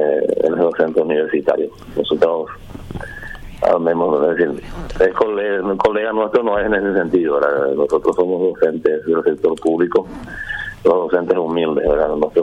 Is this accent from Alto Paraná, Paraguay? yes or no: no; Itapúa, Paraguay; Uno de los hospitales de Itapúa, por ejemplo, yo soy de Itapúa